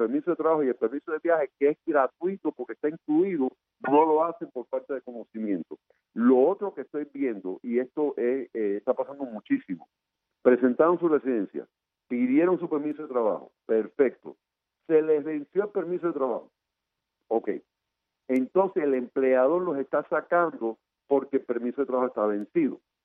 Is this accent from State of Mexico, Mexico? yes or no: no; Guanajuato, Mexico; porque yo soy de Guajirito de Guanajuato